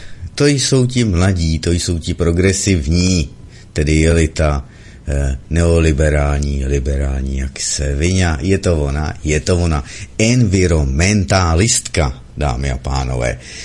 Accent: Slovakia; Jsem ze Slovenska, chci ze Slovenska zelenější, zdravější a spokojenější zemi

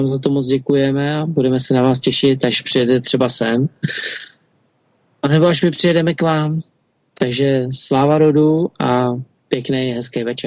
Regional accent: Prague, Czechia; protože jako Pražák se každý rok chodil do zoologické zahrady

